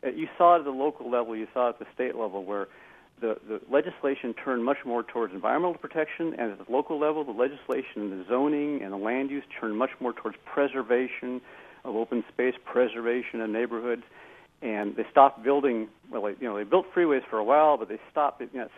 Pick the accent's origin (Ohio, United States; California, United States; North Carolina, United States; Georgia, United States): California, United States; I should tell you right off, too, I'm a Californian. I'm living in California. I was born in California.